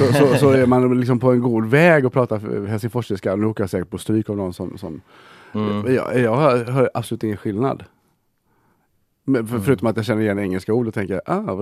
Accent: Gothenburg, Västra Götaland County, Sweden; när jag började prata på dagis så pratade jag väldigt mycket som man gör hemma i Göteborg.

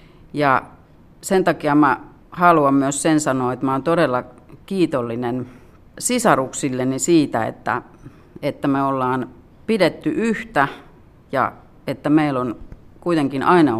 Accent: Padasjoki, Päijänne Tavastia, Finland; also born or lived in Lahti / Jyväskylä; Mä oon Padassiolta kotosi ja mä muutin Lahteen aluksi. Sitten mä menin Jyväskylään opiskelemaan.

